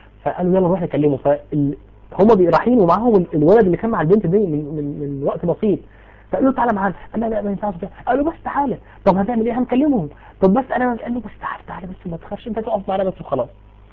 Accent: Mansoura, Dakahlia, Egypt; انتوا عارفين في عندنا في المنصوره

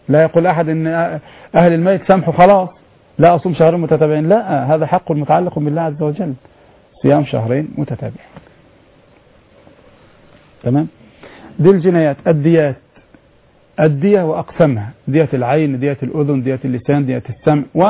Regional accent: Upper Egypt, Egypt; يعني عندنا في الصعيد الآن مسألة الثأر

